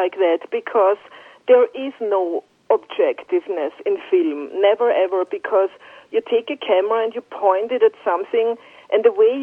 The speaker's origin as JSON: {"language": "English", "town": "New York City", "region": "New York", "country": "United States", "tie": "born or raised there", "said": "this is my hometown and I've lived here for 20 years"}